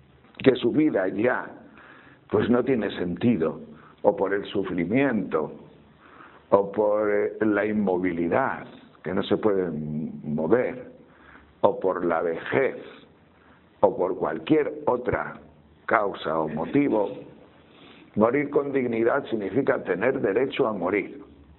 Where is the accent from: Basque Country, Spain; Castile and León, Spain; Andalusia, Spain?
Castile and León, Spain; Tejerina; a mi gente de Tejerina, que es mi pueblo